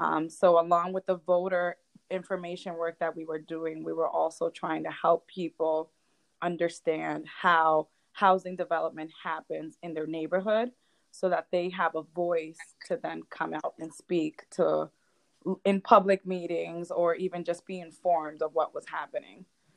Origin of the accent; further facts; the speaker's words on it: Lawrence, Massachusetts, United States; now in Boston, United States; I'm from Lawrence, so it first started as a community organizer in Lawrence, and I helped run the current mayor's campaign while I was there. Then I moved to Boston for grad school.